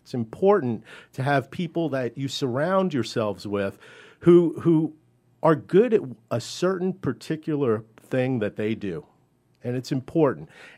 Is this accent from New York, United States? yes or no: yes; New York, United States; also born or lived in Queens; I'm from New York. I was born in Queens, moved out to the East End of Long Island at an early age